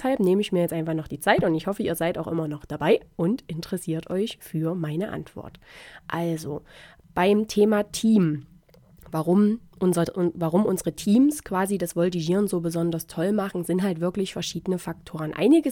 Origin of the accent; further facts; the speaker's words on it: Thuringia, Germany; eine Volti-Gruppe aus meiner Heimat Thüringen